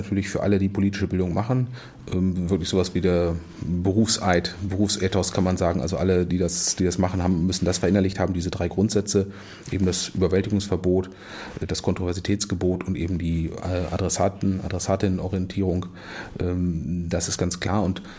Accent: Wolfsburg, Lower Saxony, Germany; born there; Ja, geboren in Wolfsburg und auch wenn ich sonst eine gewisse Distanz zu der Stadt inzwischen habe

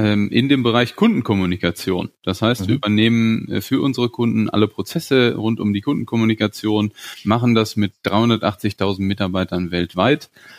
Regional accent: Gütersloh, North Rhine-Westphalia, Germany; Ich bin eben auch in Gütersloh aufgewachsen.

